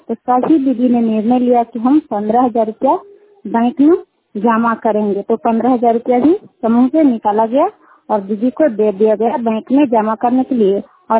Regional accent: Kukahariya, Bihar, India; कुकहरिया के रहने वाले हैं, रुखाय पंचायत चंडी प्रखंड नालंदा जिला के।

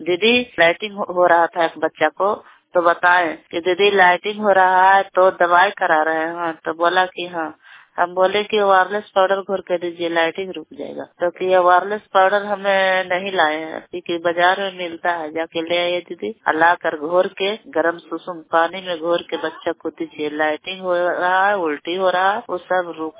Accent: Balabiha, Bihar, India; मैं बालाबीहा का रहने वाली हूँ। केशवपुर पंचायत है, कंगरसराय प्रखंड है, तेल्हाड़ा क्लस्टर है, तेल्हाड़ा थाना है, जिला नालंदा।

